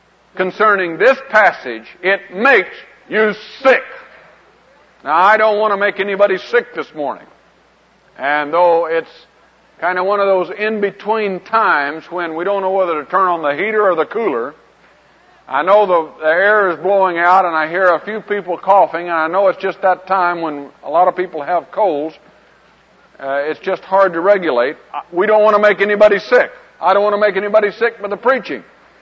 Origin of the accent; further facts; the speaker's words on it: Texas, United States; I was raised in West Texas and always had to have my eyes open for a rattlesnake or a copperhead.